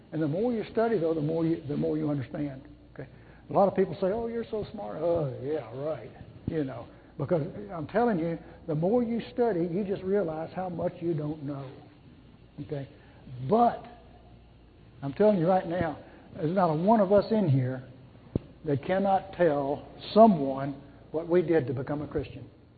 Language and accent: English; Texas, United States; That's proper English. Anyway, I'm Texan. What do you expect?